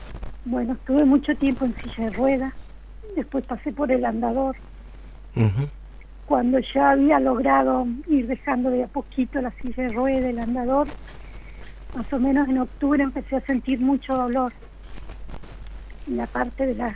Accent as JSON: {"language": "Spanish", "town": "Chos Malal", "region": "Neuquén", "country": "Argentina", "tie": "born or raised there", "said": "Sí. Nací criada acá en Chosmalal."}